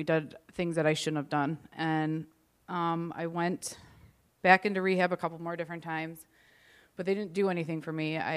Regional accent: Chicago, Illinois, United States; I'm 33 years old, and I'm from Chicago. I've been in the program for about 6 months, actually. I grew up Catholic. I grew up in the city.

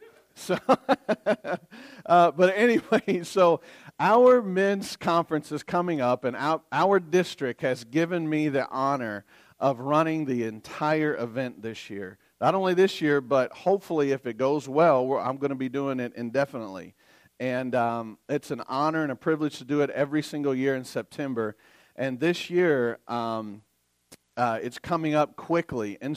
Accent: the South, United States; I'm from the South, so I get tongue-tied a lot.

